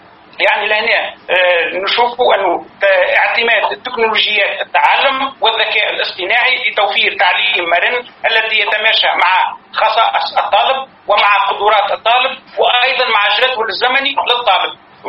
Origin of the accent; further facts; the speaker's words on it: China; يعني نحن كما قلنا عندنا في الصين 300 مليون طالب